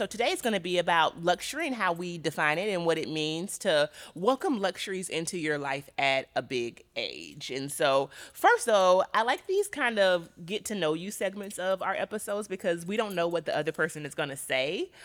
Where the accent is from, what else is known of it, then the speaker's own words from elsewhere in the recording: Florida, United States; I'm from Florida. I feel like South Florida is a completely different, like, part of the state.